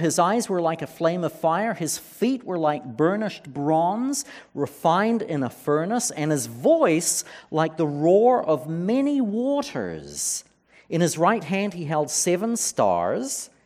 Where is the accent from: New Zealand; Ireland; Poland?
New Zealand; I'm from New Zealand.